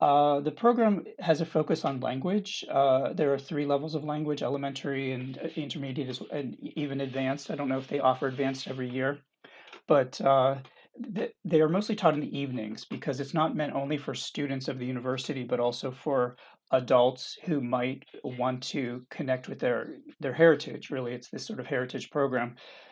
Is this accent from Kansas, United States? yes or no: no; Pennsylvania, United States; I'm from Western Pennsylvania, near Pittsburgh